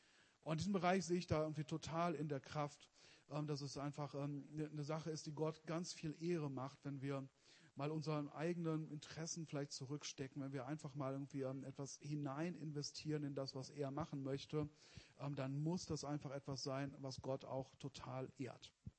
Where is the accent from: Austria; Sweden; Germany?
Germany; Wetter; ungefähr 20 Jahren vielleicht, in Wetter, wo ich herkomme, auch mal sowas wie eine kleine Erweckung